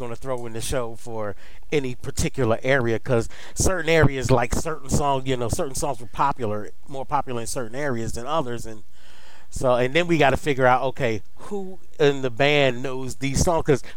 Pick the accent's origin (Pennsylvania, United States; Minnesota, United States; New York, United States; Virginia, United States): Pennsylvania, United States; Philadelphia; We just said I grew up in Philly, man.